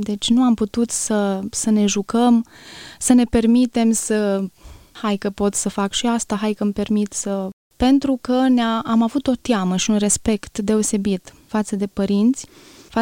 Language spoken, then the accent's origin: Romanian; Gura Humorului, Suceava County, Romania; Îmi place să spun că m-am născut într-un colț de rai, în Gura Humorului, este localitatea unde m-am născut. Am crescut în Biserica Eli din Gura Humorului